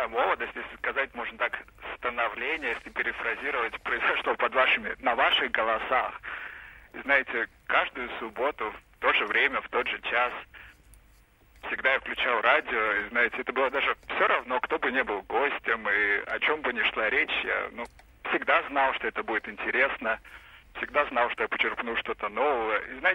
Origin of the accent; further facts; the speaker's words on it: Narva, Ida-Viru County, Estonia; Нет, я из Нарвы, это пограничный город в России.